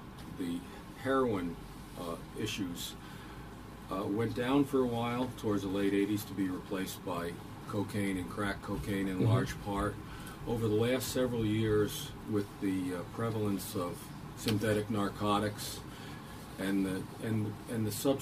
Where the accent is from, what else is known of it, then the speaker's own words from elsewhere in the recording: Livingston, New York, United States; Being a farm boy growing up in Livingston, coming into Hudson to buy shoes or shirts, you could do that back then.